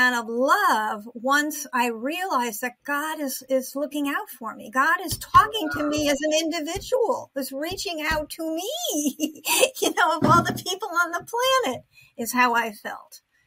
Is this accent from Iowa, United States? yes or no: no; Connecticut, United States; now in Westerly, United States; I decided to move back to where I grew up. I grew up in Connecticut and I moved back. I moved to Rhode Island, which is right on the border.